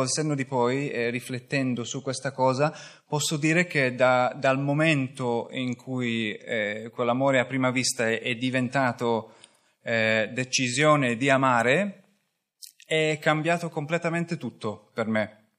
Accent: Scotland, United Kingdom; Italian is a second language; now in Turin, Italy; veniamo da Torino, anche se io in realtà sono scozzese.

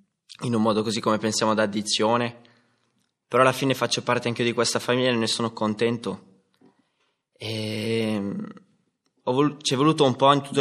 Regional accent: Novara, Piedmont, Italy; Io ho 22 anni, vengo da Novara

